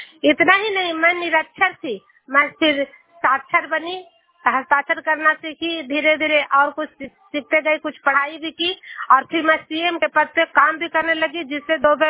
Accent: Bihar, India; मैं नालंदा जिला से हूँ

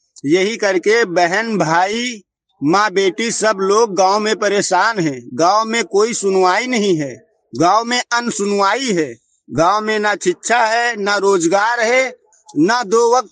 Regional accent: Gandaura, Uttar Pradesh, India; बहराइच है, ग्राम गंदौरा है, अरकापुर है, ग्राम सभा। हमारे गांव में बेरोजगार है लोग

